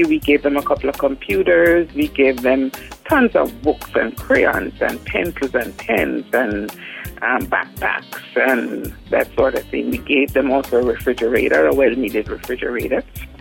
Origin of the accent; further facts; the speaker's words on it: Buff Bay, Portland, Jamaica; And our family is from Portland. We are originally from the Buff Bay area.